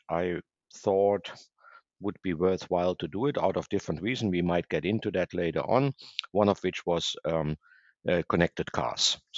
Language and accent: English; Germany; now in Boca Raton, United States; I'm originally from Germany. I'm also an American citizen. I live here in Boca Raton, Florida, since more than 20 years.